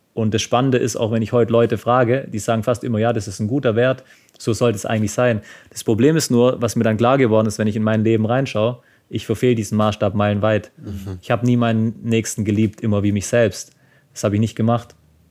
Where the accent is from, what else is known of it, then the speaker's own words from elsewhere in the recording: Baden-Württemberg, Germany; als Schwabe, wenn man zum Essen eingeladen wird.